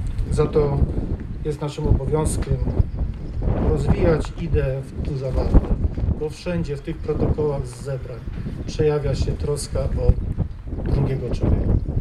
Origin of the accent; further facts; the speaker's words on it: Łubianka, Kuyavian-Pomeranian Voivodeship, Poland; Jak pochodzę z tej gminy, z Łubianki